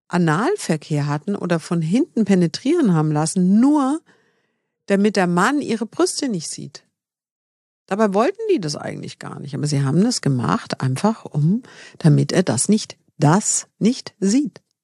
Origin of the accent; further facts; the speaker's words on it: Bavaria, Germany; ich komme aus Bayern, deswegen sagen wir Fasching